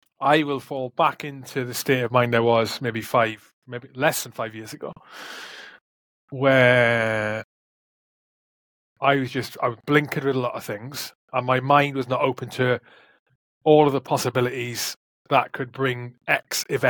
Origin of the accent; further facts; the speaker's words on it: United Kingdom; I'm British.